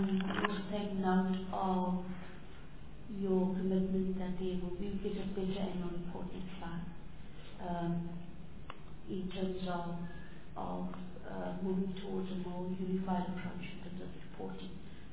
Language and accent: English; South Africa; The fact that as a South African society we are sitting with a huge problem with regard to substance abuse.